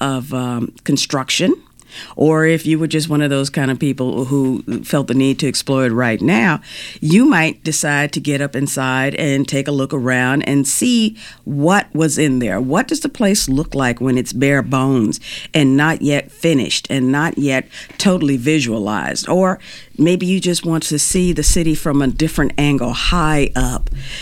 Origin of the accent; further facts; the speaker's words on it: St. Louis, Missouri, United States; I grew up in St. Louis, and my brothers and I would go out on our adventures, or exploring, as we would call it.